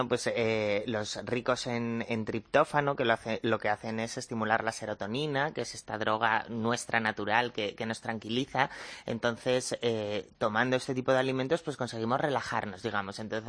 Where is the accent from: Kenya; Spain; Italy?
Spain; Asturias; Yo soy asturiana.